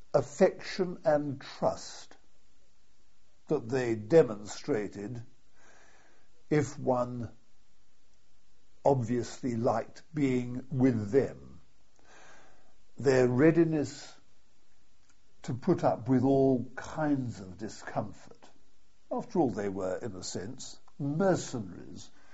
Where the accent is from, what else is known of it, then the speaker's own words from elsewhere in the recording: Australia; born there; Well, in fact, I was born in Australia, and my intention at the outbreak of war, when I was living in Britain, had been to join the Australian forces in Australia.